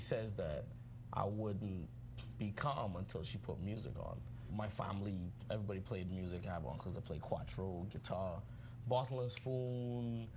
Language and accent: English; Trinidad & Tobago; now in United States; So growing up in Trinidad was really a blessing. It was extremely interesting, especially now after living in the U.S. for so long